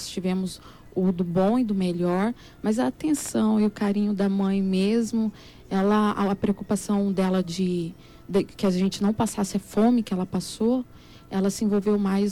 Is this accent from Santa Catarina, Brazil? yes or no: no; Dourados, Mato Grosso do Sul, Brazil; eu sou natural aqui de Dourados mesmo, nasci aqui. 36 anos vivendo nessa terra maravilhosa. E meu marido também, somos filhos da terra.